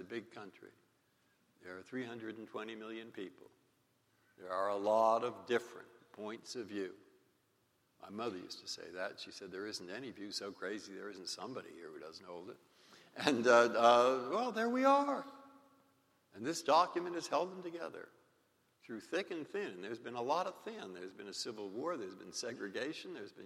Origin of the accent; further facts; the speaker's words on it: San Francisco, California, United States; the fact that I grew up in San Francisco and went to Lowell High School, and there's somebody here who went to Lowell High School, too.